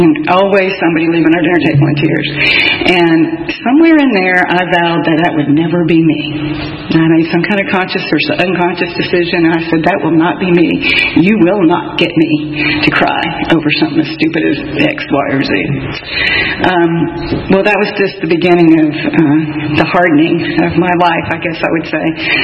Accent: Memphis, Tennessee, United States; I was born in Memphis, Tennessee, about a mile from … And it was really an idyllic early childhood.

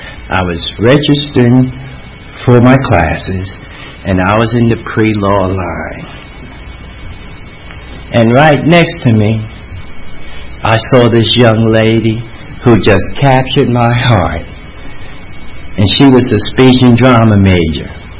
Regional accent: New York, United States; So I grew up in New York, Manhattan, in Harlem, 246 West 150th Street, between 7th and 8th Avenue.

